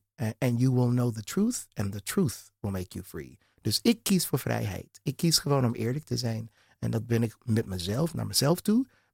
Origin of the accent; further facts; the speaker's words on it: Houston, Texas, United States; Dutch is a second language; now in Netherlands; Ik kom zelf uit Houston, Texas.